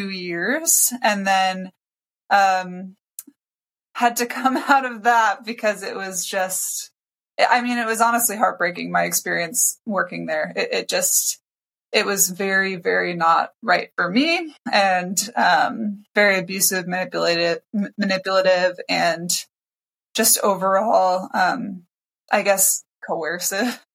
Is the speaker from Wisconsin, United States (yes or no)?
no; Minnesota, United States; I'm from Minnesota, so, you know, there's a lot of Lutherans up there.